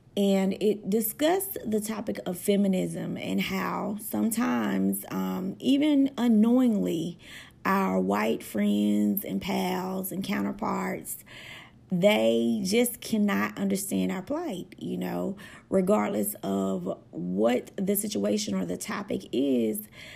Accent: Deep South, United States; I'm born and raised in the Deep South. I live in Birmingham, Alabama. I have traveled all over the world and lived in other places. I lived outside of the country for almost a decade.

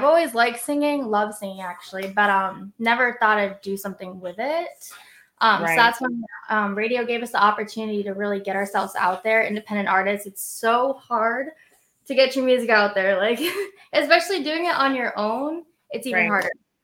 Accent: Massachusetts, United States; now in Florida, United States; I'm from Massachusetts, but I moved down to Florida 2 years ago.

